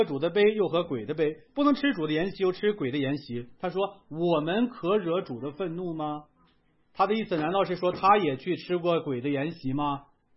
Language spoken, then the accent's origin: Chinese; Northeast China, China; accent: Northeastern Mandarin; 我们用咱们东北话更好理解